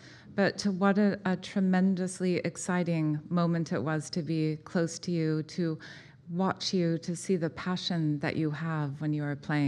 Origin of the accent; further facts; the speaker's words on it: Edmonton, Alberta, Canada; And I grew up in Edmonton, and my father was a general surgeon there.